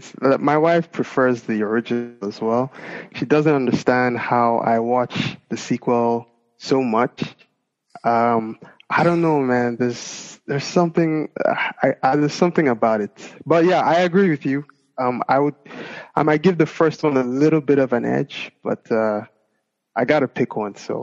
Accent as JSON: {"language": "English", "country": "Nigeria", "tie": "born or raised there", "said": "Growing up in Nigeria, I played soccer."}